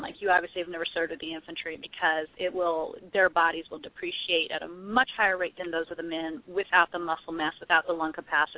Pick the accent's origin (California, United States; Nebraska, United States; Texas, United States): California, United States; Sacramento; Well, I grew up in California, primarily Sacramento, California